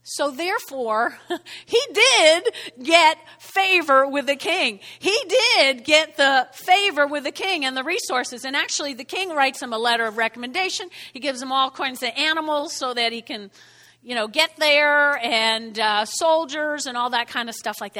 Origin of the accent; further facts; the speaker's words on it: New Jersey, United States; accent: Jersey; In case my Jersey accent got in there.